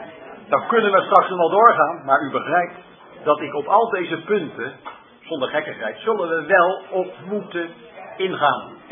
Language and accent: Dutch; Netherlands; wij zijn Nederlanders, hè, we zijn tegenwoordig met vakanties, trekken we heel de wereld over.